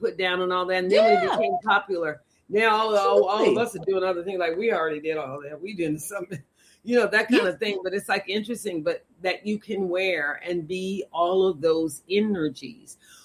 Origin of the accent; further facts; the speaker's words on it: the South, United States; I'm from the South. I know.